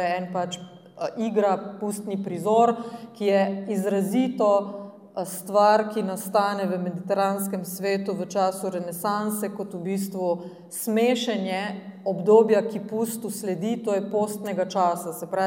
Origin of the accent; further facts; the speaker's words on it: Brežice, Lower Sava, Slovenia; prihajam iz Brežic